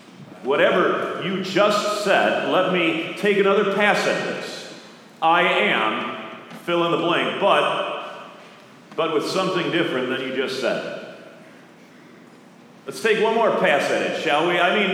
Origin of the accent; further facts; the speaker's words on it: Midwest, United States; I am a Midwesterner.